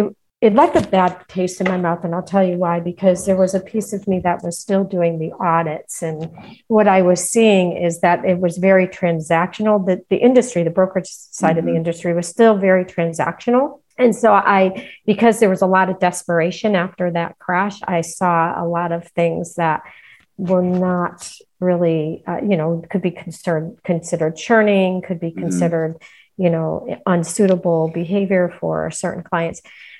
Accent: Hartford, Connecticut, United States; So I was born and raised in Greater Hartford, Connecticut.

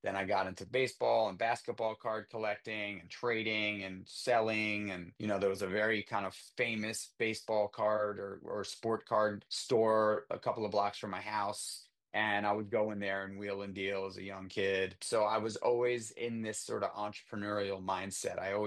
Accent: New York, United States; I grew up in the Big Apple in Manhattan, in New York City. I was born in 1980

